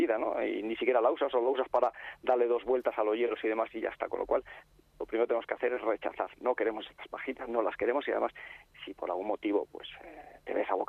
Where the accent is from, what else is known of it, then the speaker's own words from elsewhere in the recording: Spain; somos los españoles